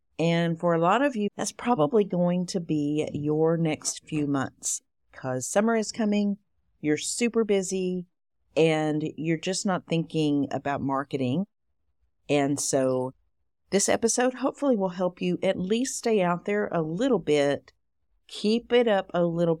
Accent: Texas, United States; accent: East Texas drawl; I've always been a little bit self-conscious of my accent. I don't know why. But I decided to go all in with the East Texas drawl, y'all.

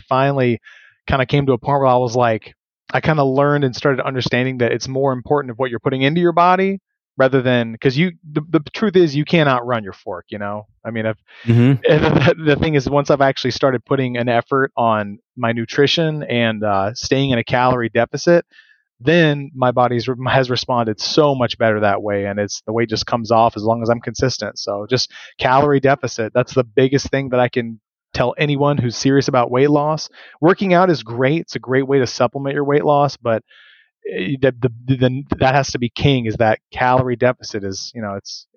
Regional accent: Florida, United States; I was born and raised in Florida, but I just can't take the heat. I'm just not used to it.

